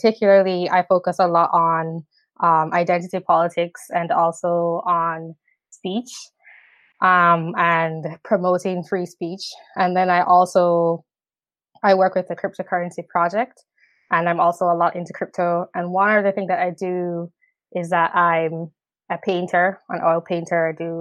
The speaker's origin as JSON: {"language": "English", "country": "Jamaica", "tie": "born or raised there", "said": "Growing up in Jamaica was different from here."}